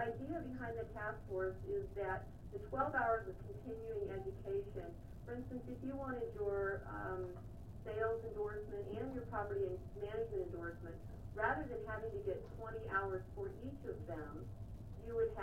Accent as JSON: {"language": "English", "region": "Alaska", "country": "United States", "said": "I am from the Matsu Valley"}